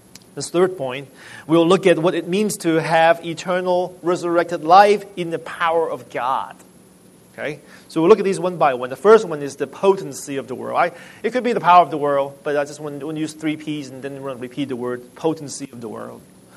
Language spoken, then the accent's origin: English; Hong Kong; And when I was young, growing up in Hong Kong, I never get to watch them.